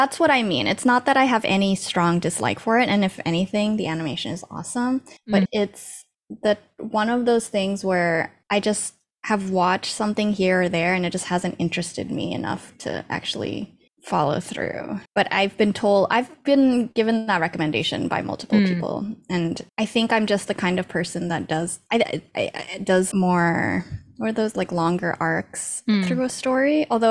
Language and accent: English; Bangkok, Thailand; also born or lived in Indonesia; I was growing up, at least at the time of all of this, would have been Indonesia and Bangkok, Indonesia and Thailand. And so that's Asia.